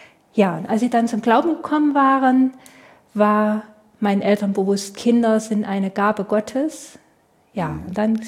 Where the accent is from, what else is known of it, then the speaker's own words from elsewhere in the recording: Germany; ich bin in der DDR aufgewachsen, habe da bis 30 etwa gelebt.